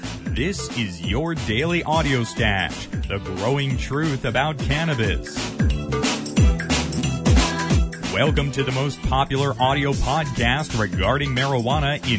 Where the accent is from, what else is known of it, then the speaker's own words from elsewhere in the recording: Philadelphia, Pennsylvania, United States; They're going to be right near my hometown here in Philadelphia this weekend, August 11th.